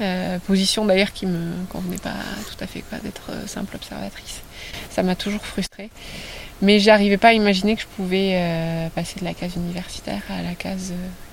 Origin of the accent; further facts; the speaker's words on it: Nouvelle-Aquitaine, France; Déjà, j'ai grandi au Pays Basque, dans une vallée pastorale. Déjà un pays très pastoral.